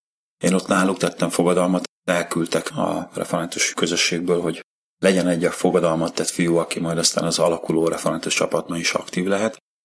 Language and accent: Hungarian; Zirc, Veszprém County, Hungary; born there; now in Nagyvázsony, Hungary; 1971-ben születtem Zirce a Bakonyban. Nagymázsonyban élek, ez egy település Balaton felvidéken, Kinizsipál kapcsán talán sokan ismerik.